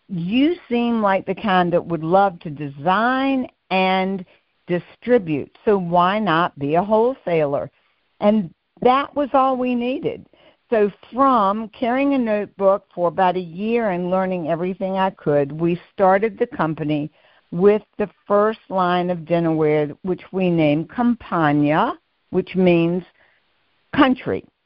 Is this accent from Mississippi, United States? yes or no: no; North Carolina, United States; I came from the South, Eastern North Carolina